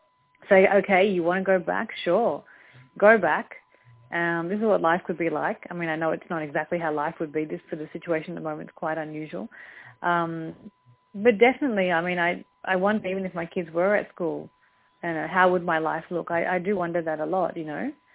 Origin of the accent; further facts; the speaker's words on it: Australia; someone like myself to be, who's born and brought up in Australia and lived for 30 years here